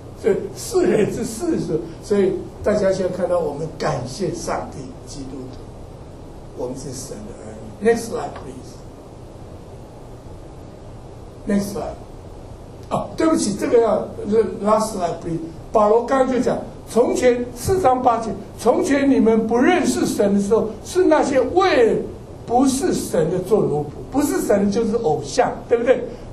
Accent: China; 收养在我们中国人次等儿子嘛

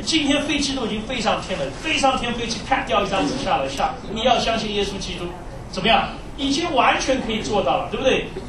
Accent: China; now in United States; 今天我从中国来，今天在这个国家叫做美国

